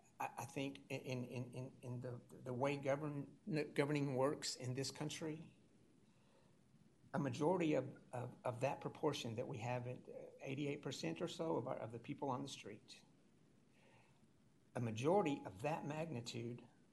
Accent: Texas, United States; I'm a Texan. I think use of property is what makes us Texans.

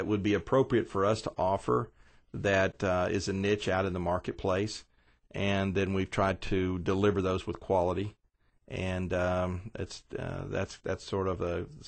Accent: Las Vegas, Nevada, United States; also born or lived in Louisiana; Well, I was born in Louisiana, but from the age of 5 to 13, I grew up in Las Vegas, Nevada.

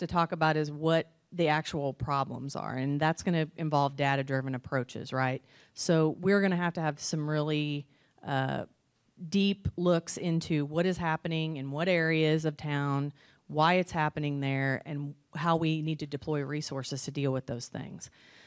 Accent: St. Joseph, Missouri, United States; moved away as an adult; now in Columbia, United States; I'm originally from St. Joseph, Missouri, so I came here to go to MU, and I ended up graduating from Columbia College

